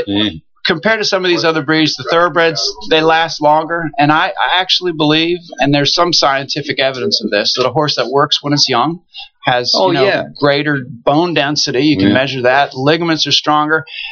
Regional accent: Maryland, United States; I'm from Maryland. Mm-hmm. Yep. Grew up there, eighth generation on the farm. We're surrounded by thoroughbred breeders

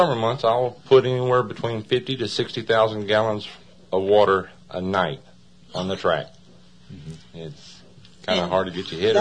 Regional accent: Lexington, Kentucky, United States; also born or lived in Stamping Ground / Jeffersonville; Yeah. I was raised in Lexington, and then we moved to Stamping Ground. And stayed up there for about 10 years, and then we went to Jeffersonville.

